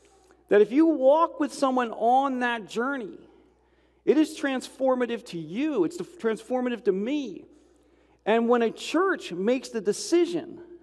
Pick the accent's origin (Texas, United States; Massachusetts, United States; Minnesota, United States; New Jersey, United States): New Jersey, United States; I grew up in a in New Jersey, but it was a Southern Baptist church. It was Southern New Jersey